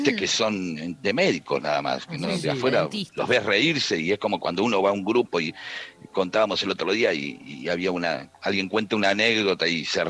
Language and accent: Spanish; Argentina; ¿cómo somos los argentinos haciendo chistes?